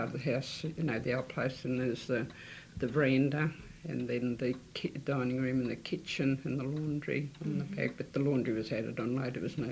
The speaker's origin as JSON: {"language": "English", "town": "Penrith", "region": "New South Wales", "country": "Australia", "tie": "born or raised there", "said": "I was born in Penrith. I've always lived. I did work down Sydney way for a while before I was married, but I've, you know, in my married life, I've always lived around the area."}